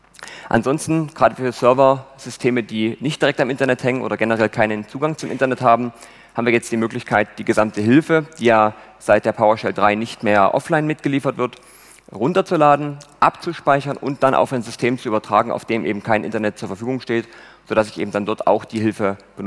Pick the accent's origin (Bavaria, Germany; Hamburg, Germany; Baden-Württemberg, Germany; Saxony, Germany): Saxony, Germany; Leipzig; Name ist schon gesagt worden, 29 Jahre alt. Ich komme aus Leipzig, man hört das hoffentlich nicht allzu sehr.